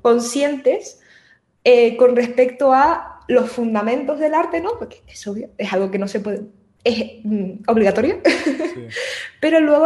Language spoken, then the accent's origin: Spanish; Canary Islands, Spain; Voy a ir a uno aquí en las islas, que yo soy canaria.